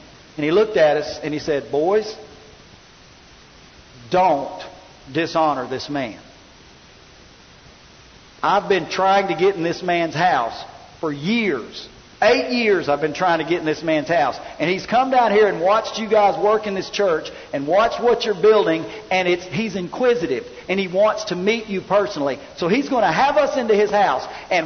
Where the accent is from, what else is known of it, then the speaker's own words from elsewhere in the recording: Arkansas, United States; Well, I'm from Arkansas. I have notions of what tea is.